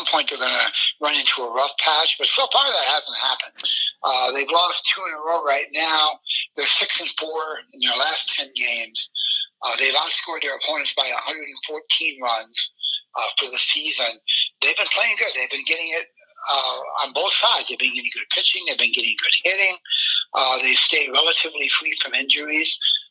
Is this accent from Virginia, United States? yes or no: yes; Virginia Beach, Virginia, United States; I'm about maybe 6 miles from your location. So it's always a pleasure to talk to somebody in my hometown.